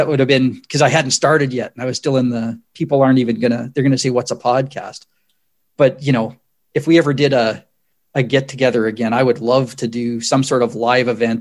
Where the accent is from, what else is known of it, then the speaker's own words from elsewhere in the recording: Canada; I don't, being Canadian.